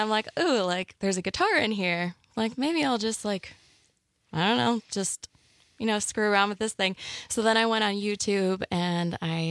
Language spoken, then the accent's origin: English; McHenry, Illinois, United States; I'm actually born and raised in McHenry, Illinois. Nobody probably knows where that is.